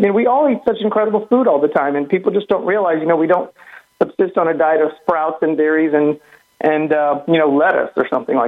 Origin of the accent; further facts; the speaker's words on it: New York City, New York, United States; and I was born here in New York City, in fact. And anyway, so I'm a New Yorker, but I can't handle the weather, so I migrated down south here.